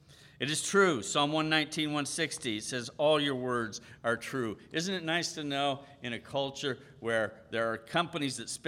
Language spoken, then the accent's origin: English; Philippines; growing up in the Philippines, in the jungle, our first restroom was out in the jungle from the house.